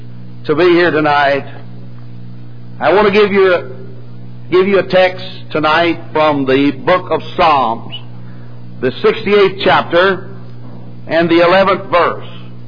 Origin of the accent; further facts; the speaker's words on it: Texas, United States; I'm from Texas, and that's two strikes against you when you get up this country